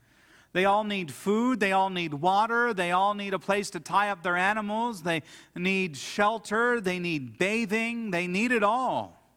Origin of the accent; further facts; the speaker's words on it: Dayton, Ohio, United States; It was a very nice home in the neighborhood I grew up in Dayton, Ohio.